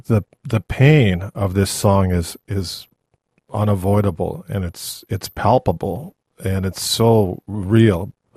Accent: Milwaukee, Wisconsin, United States; We just had a shooting in Milwaukee, my hometown.

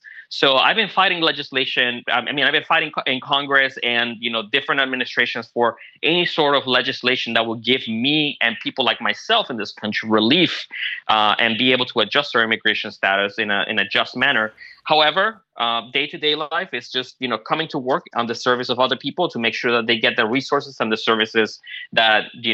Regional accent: Caracas, Capital District, Venezuela; now in United States; I was born and raised in Caracas, Venezuela, which is a country that's significantly going under political, social, and economic turmoil.

